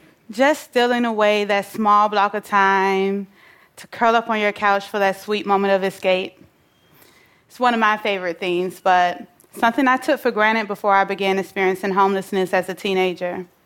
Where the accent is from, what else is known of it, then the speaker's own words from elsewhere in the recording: Atlanta, Georgia, United States; I grew up in Atlanta, Georgia, bouncing from house to house with a loving, close-knit family as we struggled to find stability in our finances.